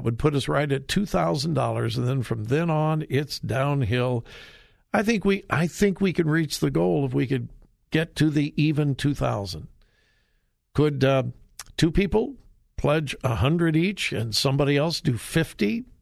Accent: United States; And I learned quickly that I, as an American, didn't need to fear anything.

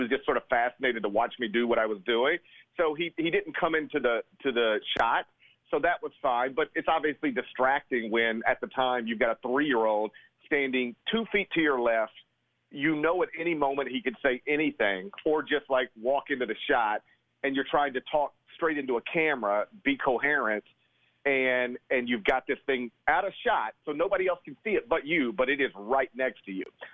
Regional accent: United States; I'm an American.

